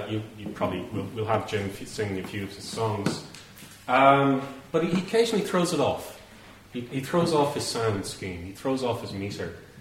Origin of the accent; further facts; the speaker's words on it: Ireland; As I say, I'm coming from Ireland, I'm coming from a different region, culture, nation